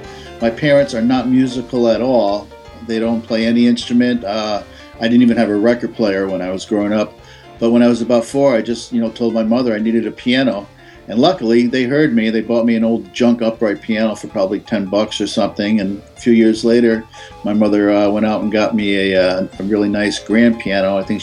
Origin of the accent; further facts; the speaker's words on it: Orange, Connecticut, United States; it's a pleasure to be here with you today. I grew up in New Haven, Connecticut, a little town outside of it called Orange, Connecticut, and I'm currently living just outside of Boston